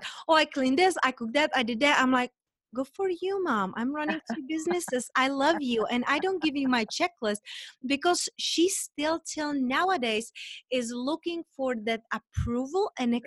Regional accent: Czechia; I'm from Czech Republic.

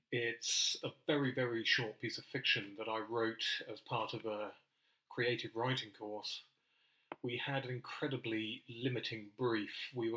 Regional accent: South West England, United Kingdom; moved away as an adult; now in Birmingham, United Kingdom; I'm a writer who lives in Birmingham. Though I'm originally from the West Country, I made the city and the Midlands in general my home 25 years ago now.

